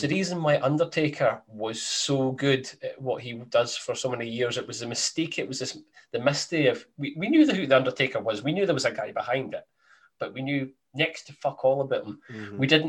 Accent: Scotland, United Kingdom; is it we just saying that because we're Scottish?

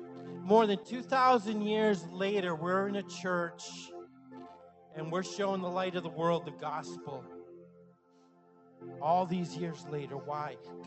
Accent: Maine, United States; I grew up in Maine. We went to school. We didn't care about the snow.

